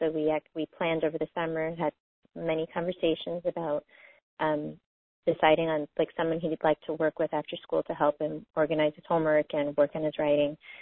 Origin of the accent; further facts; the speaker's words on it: New Jersey, United States; I'll start. … from New Jersey.